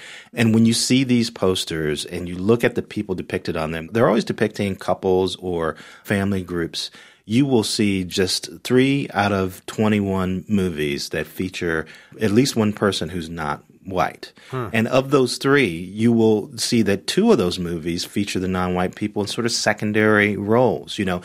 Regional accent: Gary, Indiana, United States; which is, you know, just a hop, skip, and a jump from where I grew up in Gary, Indiana.

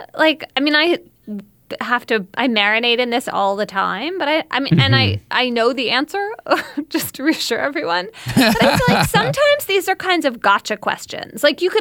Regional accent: United States; I mean, maybe as an American taxpayer, I should be glad to know that it is Irish taxpayers who are getting screwed this time.

